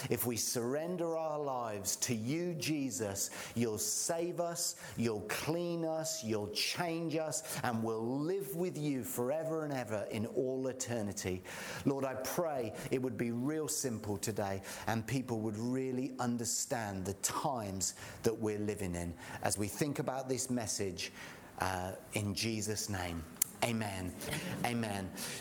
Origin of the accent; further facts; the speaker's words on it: England, United Kingdom; And because I'm English